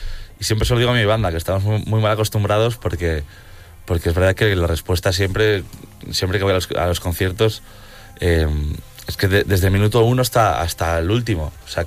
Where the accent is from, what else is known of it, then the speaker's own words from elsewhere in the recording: Ponferrada, Castile and León, Spain; En Ponce sí, porque yo soy de Ponferrada, pero en León no.